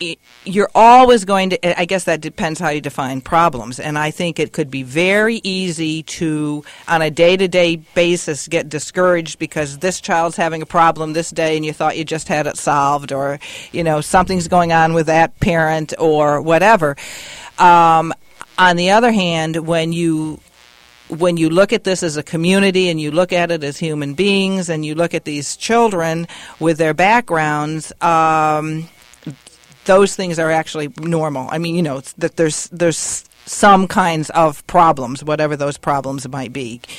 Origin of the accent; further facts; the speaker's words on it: New York, United States; I go back to where I was raised in Western New York to visit my parent, my mother